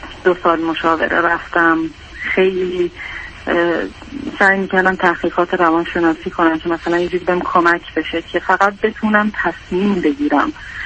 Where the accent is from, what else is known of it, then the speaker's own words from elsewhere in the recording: Iran; moved away as an adult; now in England, United Kingdom; الان 3 سالی هست که اومدم انگلیس به صورت پناهندگی. خودم نمیدونم اصلا با چه وضعیتی من از ایران بیرون اومدم